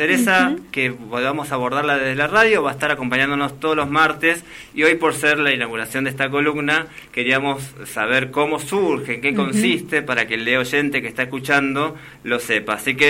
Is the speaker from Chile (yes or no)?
no; Moreno, Buenos Aires Province, Argentina; desde Moreno, la provincia de Buenos Aires, mi tierra, el oeste, ajá, del oeste.